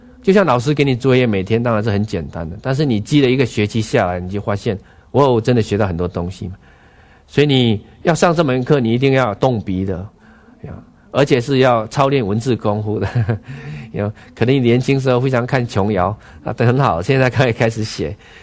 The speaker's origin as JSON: {"language": "Chinese", "country": "China", "said": "所以我们中国人应该天生就应该容易接受这个意象意梦的解释嘛"}